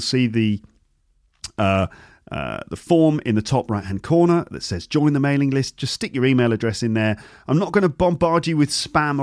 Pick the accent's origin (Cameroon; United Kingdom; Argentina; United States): United Kingdom; I have to say that one of the things I'm most proud about as a British person is the music that we've produced over the years.